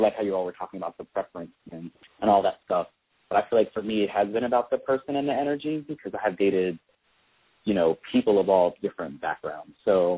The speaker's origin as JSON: {"language": "English", "region": "East Coast", "country": "United States", "also_born_or_lived": "Northeast / West", "said": "So I'm from the East Coast, have lived in the Northeast, lived out West"}